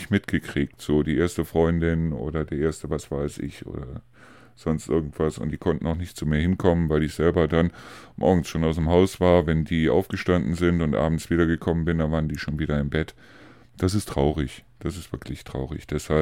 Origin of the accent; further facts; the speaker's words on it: North Rhine-Westphalia, Germany; wenn ich das vergleiche mit dem Niederrhein, wo ich herkomme